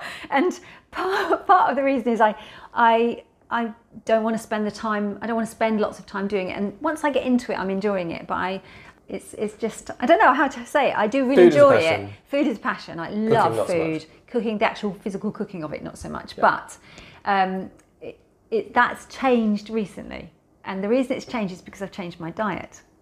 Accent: Wales, United Kingdom; I don't want to offend anyone who's Welsh, because I'm Welsh. I was born in Wales.

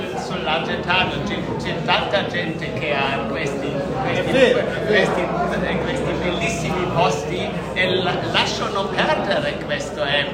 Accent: Germany; Italian is a second language; Scusate il mio italiano imperfetto, perché io sono un tedesco

